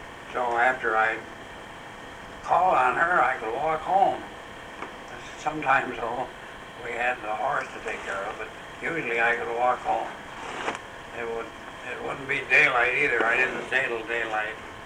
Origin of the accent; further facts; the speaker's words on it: Gaines, New York, United States; I was born in the town of Gaines on the Ridge Road just east of Gaines Village. Most of my life has been spent in this vicinity.